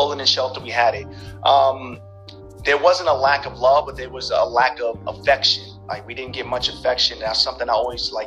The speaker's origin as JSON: {"language": "English", "region": "New York", "country": "United States", "tie": "born or raised there", "said": "But growing up in New York in that time, I mean, it was a little rough, you know."}